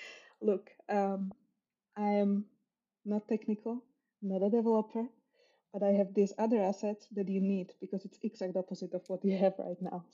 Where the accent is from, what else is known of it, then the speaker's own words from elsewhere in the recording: Slovakia; now in Denmark; So I'm from Slovakia, and I ended up in Denmark.